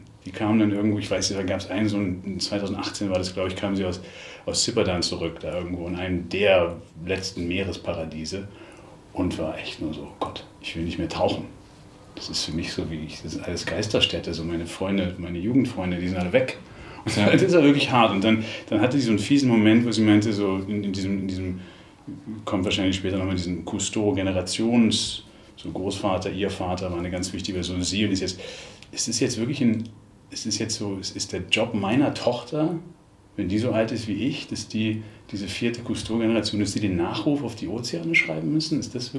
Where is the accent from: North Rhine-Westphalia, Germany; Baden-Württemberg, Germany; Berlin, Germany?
Berlin, Germany; Ich bin Berliner, ne?